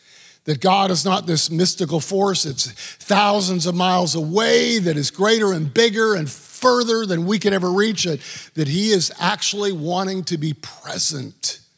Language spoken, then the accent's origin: English; Canada; I'm a Canadian. I got hockey feet from skating, stops and starts in hard skates.